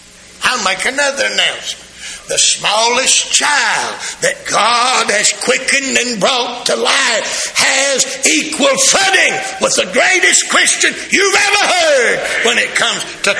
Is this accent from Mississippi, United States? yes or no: yes; Mississippi, United States; Now see, I'm from Mississippi. And when I got saved, it didn't change where I was from.